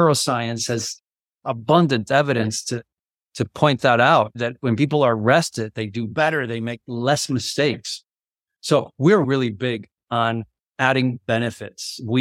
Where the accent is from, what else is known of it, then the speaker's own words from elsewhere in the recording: Colombia; And she's been fantastic because I grew up in Colombia. We went to the same high school, American high school.